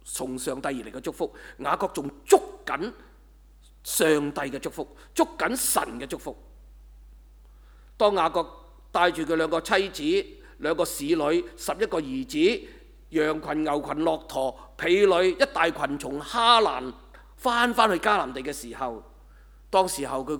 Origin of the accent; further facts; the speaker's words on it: Hong Kong; 好像我们香港人这样，是吗？我们都是歪的，是吧？